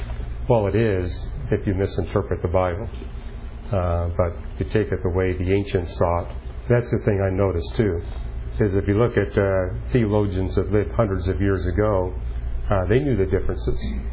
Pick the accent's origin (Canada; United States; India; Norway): Canada; Vancouver, British Columbia; Since my hometown is Vancouver, and that's where we're taking off from